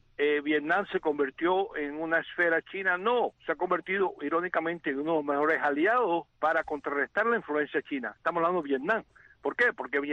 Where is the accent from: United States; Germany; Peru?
United States; yo como americano estoy harto de ver a nuestra juventud morir en un país